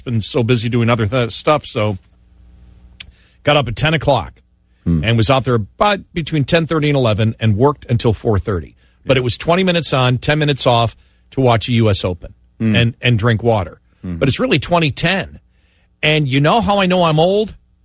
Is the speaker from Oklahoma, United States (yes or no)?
no; New York, United States; And where I grew up in New York, it was the thick Kentucky bluegrass.